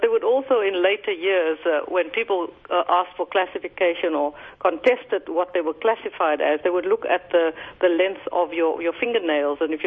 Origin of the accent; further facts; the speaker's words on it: Cape Town, Western Cape, South Africa; born there; I was born in Cape Town, probably one of the most beautiful parts of South Africa, overlooking Robben Island